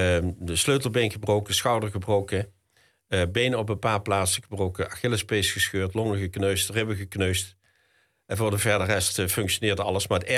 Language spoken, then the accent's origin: Dutch; Bergen, Netherlands; Maar dat begon eigenlijk op de kleuterschool in Bergen, waar ik geboren ben, in 1951. Ik zat in 1955 op de kleuterschool. En ik ben linkshandig geboren.